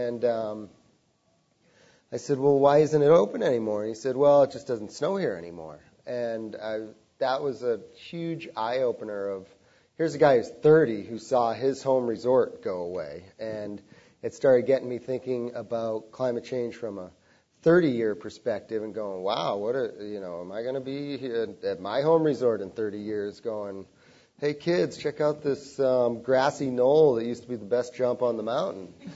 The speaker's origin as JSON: {"language": "English", "region": "Massachusetts", "country": "United States", "tie": "born or raised there", "said": "And I would say there was different indicators growing up on Cape Cod. Growing up on Cape Cod, always wanting to snowboard and studying the Pilgrims, harsh winters"}